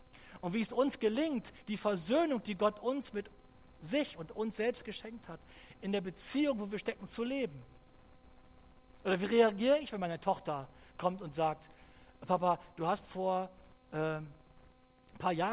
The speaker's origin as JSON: {"language": "German", "region": "North Rhine-Westphalia", "country": "Germany", "tie": "born or raised there", "said": "Ich bin aufgewachsen in Ostwestfalen."}